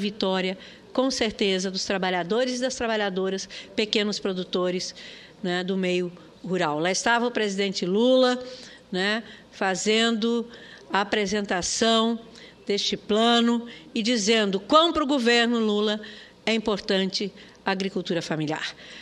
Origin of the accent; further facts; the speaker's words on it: Mato Grosso, Brazil; lá no meu estado de Mato Grosso teve gente que votou contra.